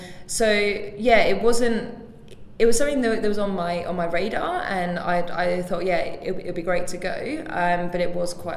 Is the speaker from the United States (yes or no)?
no; England, United Kingdom; when I was growing up in England, it was very much these are boys' sports and these are girls' sports